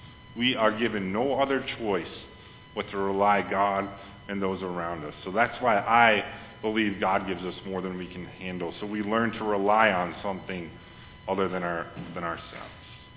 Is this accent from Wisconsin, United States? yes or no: yes; Watertown, Wisconsin, United States; And if you know me, I'm from Watertown, Wisconsin.